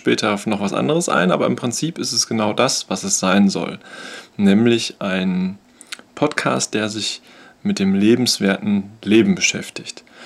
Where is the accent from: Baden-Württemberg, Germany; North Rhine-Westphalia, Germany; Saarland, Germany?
North Rhine-Westphalia, Germany; Bochum; bin 1982 hier in Bochum geboren, ein Kind des Ruhrgebiets, und fühle mich hier auch sehr wohl.